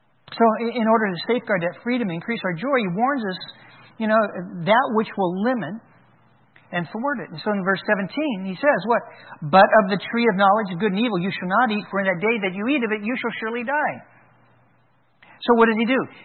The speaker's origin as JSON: {"language": "English", "region": "Oklahoma", "country": "United States", "tie": "born or raised there", "said": "Yeah, I grew up in Oklahoma. I know that."}